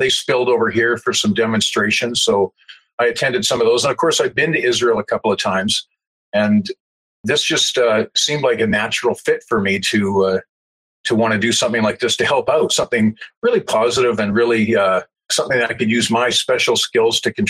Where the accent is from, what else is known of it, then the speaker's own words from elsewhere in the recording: Calgary, Alberta, Canada; I grew up in the Jewish community in Southwest Calgary